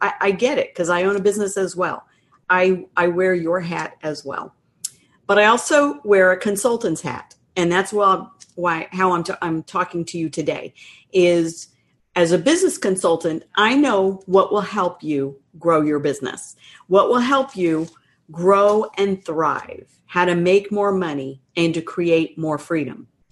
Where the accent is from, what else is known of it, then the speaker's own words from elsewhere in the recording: Florida, United States; I'm actually from Florida, but I can rock a good howdy when I want to.